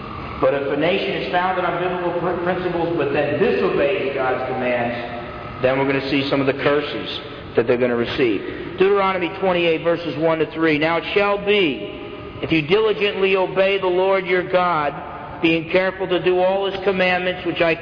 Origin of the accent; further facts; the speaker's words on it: New Jersey, United States; born there; You know, I was born in North New Jersey